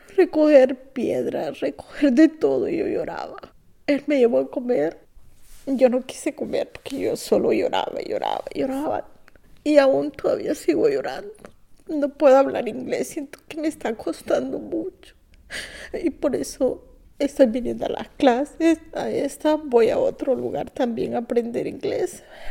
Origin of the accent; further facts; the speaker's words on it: El Salvador; now in United States; 18 de mayo salí de El Salvador del 2015. Feliz, nunca había abordado un avión ni nada. Fui feliz que venía a conocer el país de Estados Unidos.